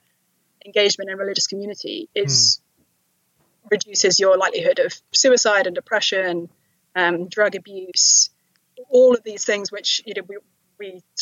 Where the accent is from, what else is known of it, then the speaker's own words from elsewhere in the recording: London, United Kingdom; now in Cambridge, United States; growing up in London, and certainly I think this is more the case where I live in Cambridge, Massachusetts now